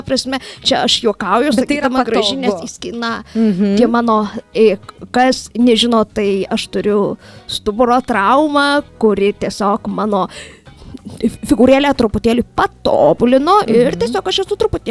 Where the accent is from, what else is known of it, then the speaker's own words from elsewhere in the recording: Dzūkija, Lithuania; tai reiškia, kad mes dzūkai turime didelę širdis